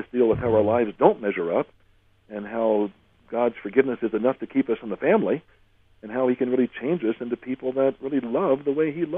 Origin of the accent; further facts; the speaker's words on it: United Kingdom; speaking as a Brit